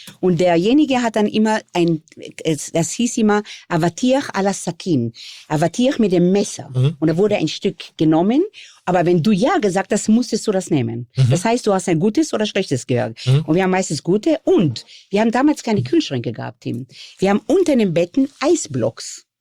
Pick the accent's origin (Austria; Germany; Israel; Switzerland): Israel; Ich bin ja wirklich in Israel mit Sandhügel aufgewachsen.